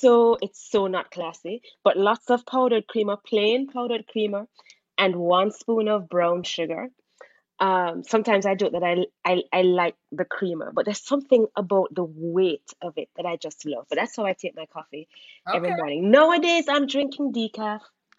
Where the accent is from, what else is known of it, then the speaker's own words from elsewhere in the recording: Jamaica; now in United States; I'm from Jamaica. I've lived here in the U.S. for many years, like maybe since 2012.